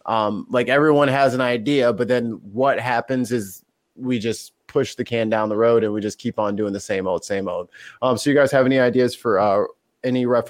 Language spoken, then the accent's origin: English; St. Louis, Missouri, United States; also born or lived in Chicago; I grew up in St. Louis, but I've been bouncing back and forth between here and Chicago like my entire life.